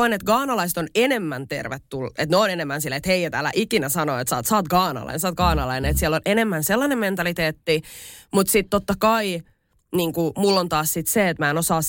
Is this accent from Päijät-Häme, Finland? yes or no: no; Helsinki, Uusimaa, Finland; mä oon kasvanut täällä Ruoholahdessa